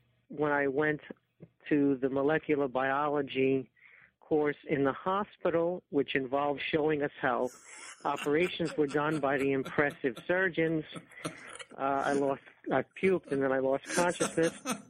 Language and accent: English; New York, United States; I'm from the New York area. I went to college in upstate New York at Rochester.